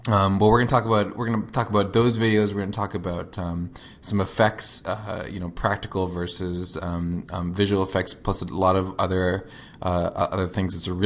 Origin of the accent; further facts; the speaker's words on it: Florida, United States; Doug, we grew up in Florida, home of Cape Canaveral, home mm-hmm. of NASA.